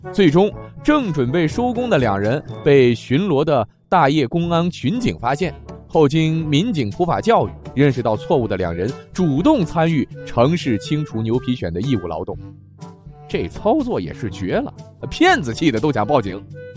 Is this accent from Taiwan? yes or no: no; northern China, China; 那身为一个北方人，这是我一辈子都达不到的高度啊！